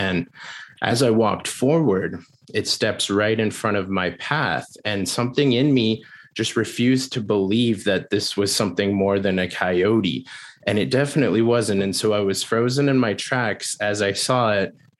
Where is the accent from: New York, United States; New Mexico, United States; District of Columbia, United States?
New Mexico, United States; Corrales; also born or lived in Albuquerque; outside of Albuquerque, New Mexico, is a little village called Corrales. And that's where I moved when I was around six from Albuquerque.